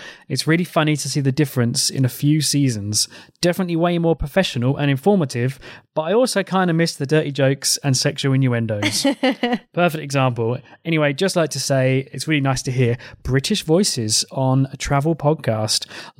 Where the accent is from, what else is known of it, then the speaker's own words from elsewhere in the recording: Brazil; now in London, United Kingdom; I live in London, or I have lived in London for 10 years, but I'm originally from Brazil